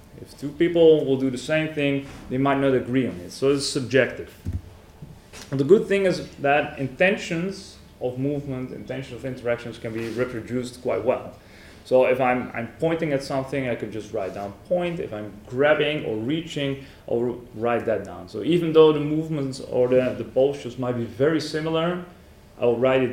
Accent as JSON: {"language": "English", "country": "Netherlands", "said": "I'm from the Netherlands, Utrecht University."}